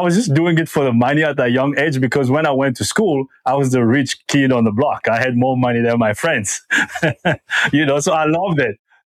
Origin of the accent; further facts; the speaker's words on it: Republic of the Congo; moved away as an adult; now in United States; I was born and raised in the Republic of Congo. I moved here to this wonderful country of the United States around the end of 2013.